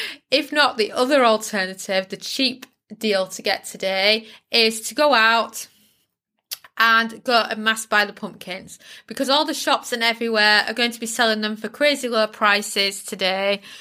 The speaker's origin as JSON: {"language": "English", "country": "United Kingdom", "said": "I'm British, but I grew up with American family."}